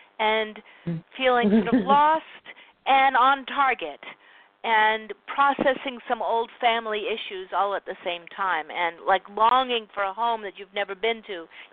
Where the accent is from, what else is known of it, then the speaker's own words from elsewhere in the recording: Philadelphia, Pennsylvania, United States; born there; Philly. I was born in Philadelphia, too.